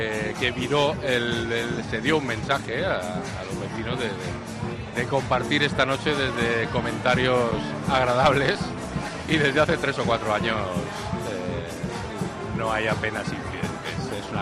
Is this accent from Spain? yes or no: yes; Alicante, Valencian Community, Spain; hoy los protagonistas somos todos los alicantinos